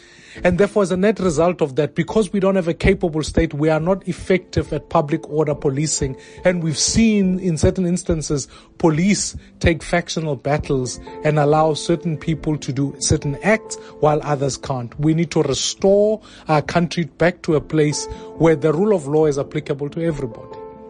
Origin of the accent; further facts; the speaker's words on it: Soweto, Gauteng, South Africa; I grew up in Soweto in the 90s